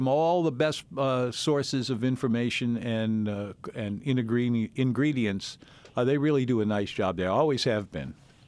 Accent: Louisiana, United States; born there; That sounds extra good to me because I was born on Ursuline Street.

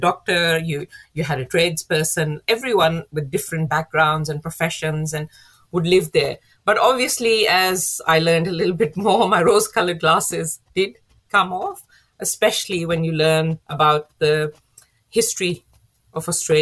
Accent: Pakistan; moved away; growing up in Pakistan, it's quite monocultural, you could say. Everyone, almost everyone there looks like me.

